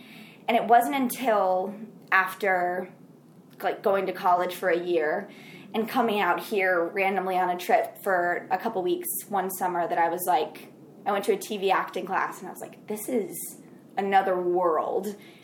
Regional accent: Jackson, Mississippi, United States; I grew up in Jackson, Mississippi, and there was a theater company there that was, like, in a warehouse called Actors Playhouse.

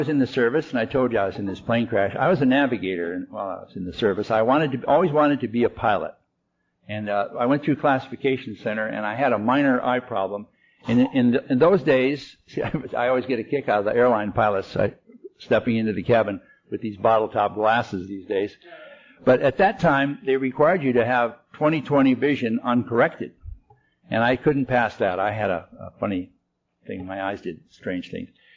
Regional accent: Detroit, Michigan, United States; I'm from Detroit, Michigan, and my wife's from Emporia, Kansas.

